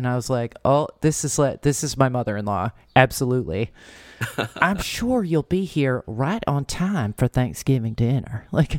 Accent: New Jersey, United States; I am from New Jersey, so I am not shocked at all.

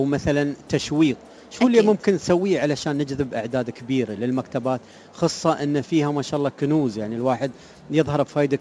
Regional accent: Dubai, United Arab Emirates; مكتبات بشكل عام عندنا في دبي

